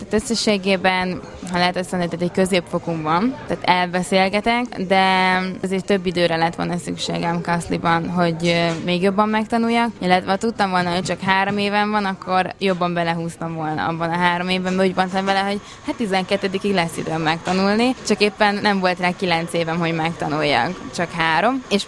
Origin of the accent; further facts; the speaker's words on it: Budapest, Hungary; also born or lived in Germany; Budapesten lakom, a családommal itt születtem, csupán csak 3 évet töltöttem egy magyar gimnáziumban Németországban, tehát ezt nagyon gyorsan felejtsék el, hogy én német vagyok, mert nem vagyok az.